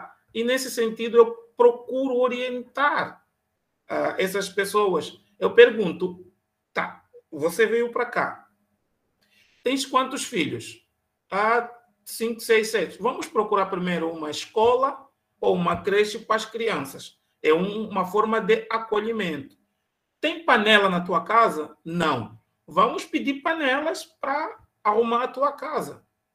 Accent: Angola; now in Brazil; tenho minha família aqui e estou bem instalado aqui, graças a Deus. E daqui não saio, daqui ninguém me tira. Eu sou angolano

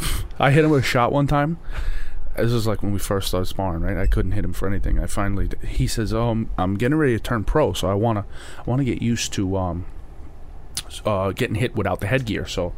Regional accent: Brooklyn, New York, United States; I know we grew up in Brooklyn, but...

